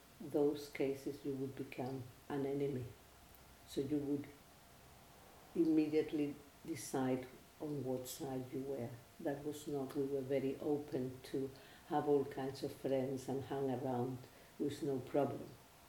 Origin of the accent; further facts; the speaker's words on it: Santiago, Santiago Metropolitan Region, Chile; also born or lived in Temuco; I was born in Santiago, studied in Santiago, but I lived great part of my professional life as an academic in the south of Chile